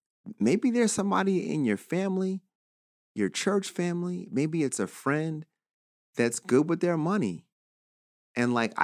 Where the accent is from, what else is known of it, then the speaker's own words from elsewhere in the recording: New Jersey, United States; also born or lived in Prince George's County, Maryland; I grew up in Jersey, but I spent just about every summer in PG County in Maryland.